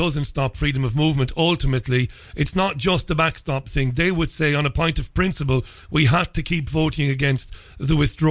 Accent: Ireland; I think as an Irishman, I know how devastating for democracy the European Union is.

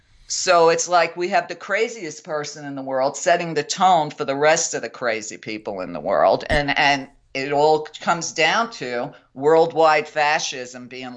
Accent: New York, United States; I mean, listen, I grew up in New York at the same time he did. We're almost the same age.

